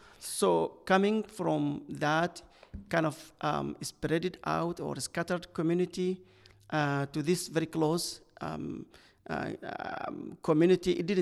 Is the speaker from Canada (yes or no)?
no; Sudan; English is a second language; moved away as an adult; also born or lived in Khartoum / Dallas; now in Iowa City, United States; I'm from Sudan and I'm from a rural area. That just gave me like impression I'm just going back to my village, because I went to college in the capital city of Khartoum and I'm originally from a rural area.